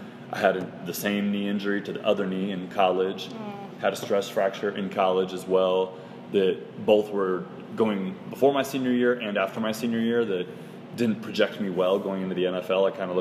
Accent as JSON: {"language": "English", "town": "Beaverton", "region": "Oregon", "country": "United States", "said": "I'm originally from Beaverton, Oregon, where I went to high school."}